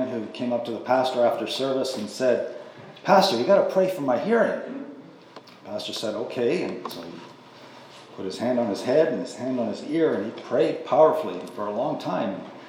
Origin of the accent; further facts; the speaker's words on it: Sudbury, Ontario, Canada; now in Toronto, Canada; I come from Melrose Baptist, and originally come from Sudbury, Ontario.